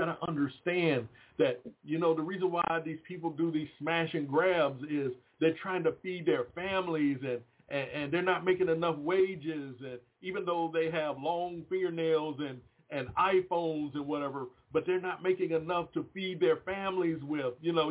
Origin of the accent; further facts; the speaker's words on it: Maryland, United States; Well, I grew up near Baltimore.